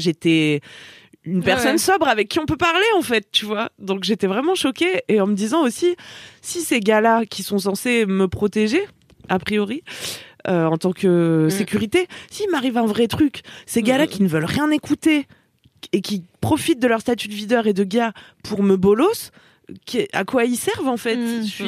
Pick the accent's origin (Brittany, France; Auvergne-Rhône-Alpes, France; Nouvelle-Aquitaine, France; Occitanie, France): Auvergne-Rhône-Alpes, France; D'Ardèche, oui, merci.